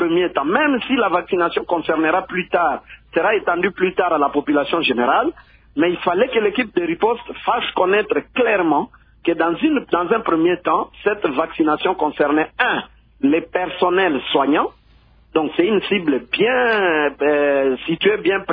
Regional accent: DR Congo; chez nous en Afrique en général et en République démocratique du Congo

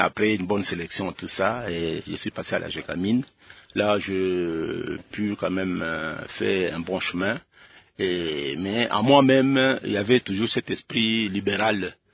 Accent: Luena, Haut-Lomami, DR Congo; born or raised there; also born or lived in Kolwezi / Lubumbashi

